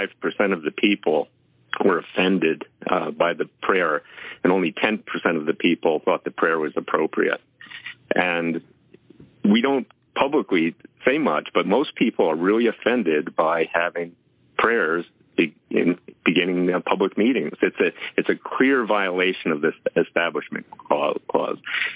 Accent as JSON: {"language": "English", "country": "Canada", "said": "And I don't get up in the morning and say, \"Gee, I'm not a Canadian today.\""}